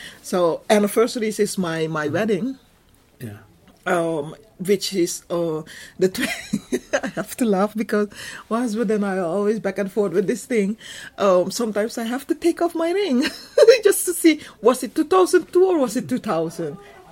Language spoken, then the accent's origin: English; Suriname; first language Dutch; English is a second language; also born or lived in Sint Maarten; now in Netherlands; I have to say, some of my English will sound funny because I speak Dutch. Dutch is my first language.